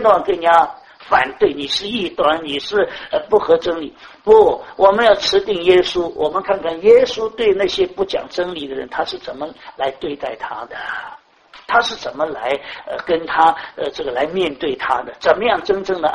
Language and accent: Chinese; China; 用我们中国人讲，是保罗说我每一讲句我都凭着良心的，我是指着老天的。